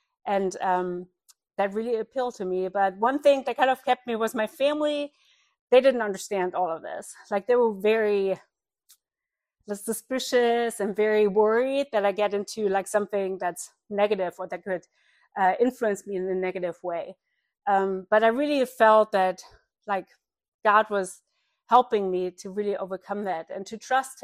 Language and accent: English; eastern Germany, Germany; English is a second language; I grew up in East Germany, and if you kind of familiar a little bit with the history of Germany, it used to be two separate countries, then reunification in 89, 1989.